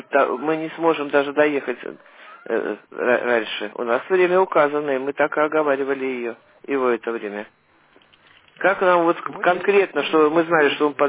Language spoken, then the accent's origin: Russian; Lomonosov, Saint Petersburg, Russia; я из Ломоносова